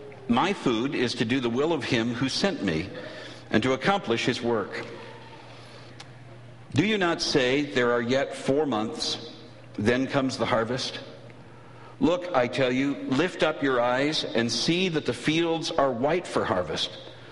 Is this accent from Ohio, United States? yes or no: no; Minnesota, United States; for those of you who might not know, I grew up in Minnesota.